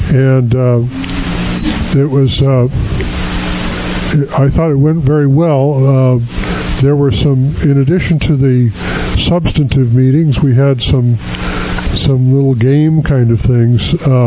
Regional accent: Idaho, United States; And I'm from Southern Idaho, so it's kind of next door.

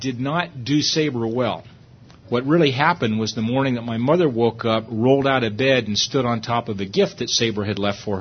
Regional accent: Pittsburgh, Pennsylvania, United States; born there; also born or lived in Harrisburg; now in California, United States; I didn't grow up, or at least I wasn't born here in California. I was born back in Pennsylvania. My family, we got at least one Pennsylvanianite. My family comes west part of Pennsylvania. I was born actually in Pittsburgh.

